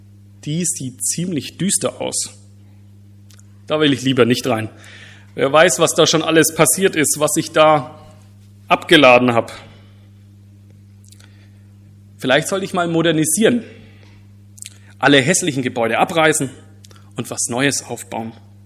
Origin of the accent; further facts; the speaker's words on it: Ansbach, Bavaria, Germany; Kurz zu meinem Werdegang. Ich komme aus Ansbach.